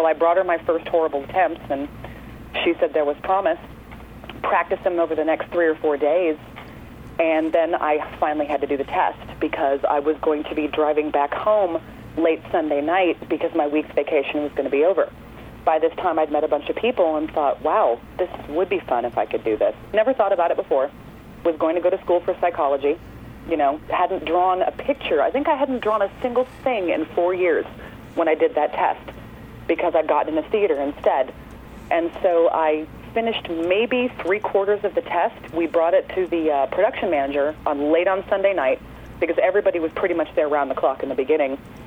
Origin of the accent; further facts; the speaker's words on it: San Jose, California, United States; I grew up near San Francisco in San Jose